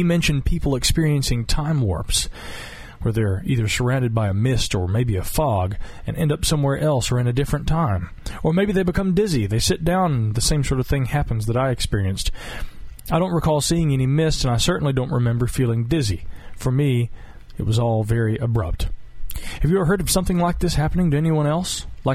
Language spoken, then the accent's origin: English; Candler, North Carolina, United States; Everyone thinks I'm from Texas, which is funny because I'm from right here in the Twin Cities of Inca Candler in western North Carolina.